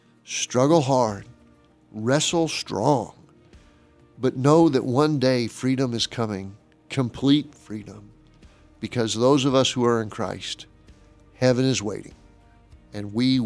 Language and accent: English; Massachusetts, United States; But I was raised in Massachusetts, and we made snowmen.